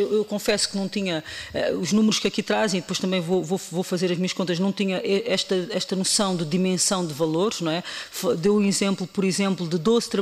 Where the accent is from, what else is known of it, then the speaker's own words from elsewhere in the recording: Portugal; nos deve orgulhar a todos, enquanto portugueses